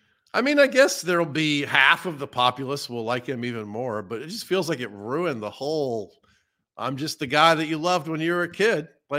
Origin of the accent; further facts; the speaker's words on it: Georgia, United States; It's funny because I'm from Georgia.